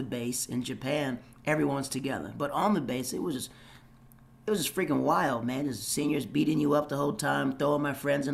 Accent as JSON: {"language": "English", "town": "Brunssum", "region": "Limburg", "country": "Netherlands", "tie": "born or raised there", "said": "I grew up in this place called Brunsum. It's like I lived there for like 6 or 7 years. It's an area on the southern side of the Netherl"}